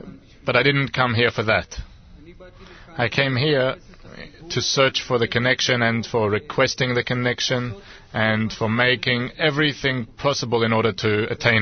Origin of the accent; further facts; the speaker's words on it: Mitzpe Ramon, Southern District, Israel; from Nitzpe Ramon.